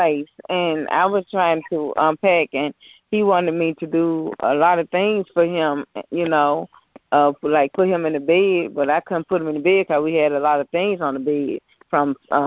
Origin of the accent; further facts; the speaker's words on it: Murfreesboro, Tennessee, United States; I'm from Murfreesboro, Tennessee.